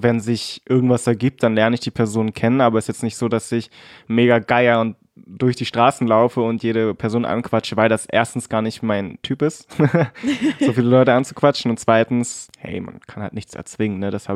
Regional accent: Cottbus, Brandenburg, Germany; meine Geschwister und ich, wir sind alle hier aufgewachsen in Cottbus und sind ziemlich deutsch, also ich zumindest.

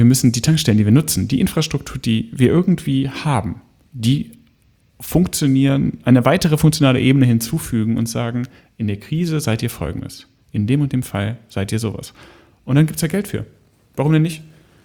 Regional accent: Lower Saxony, Germany; aus meiner Heimat, der Region Hannover.

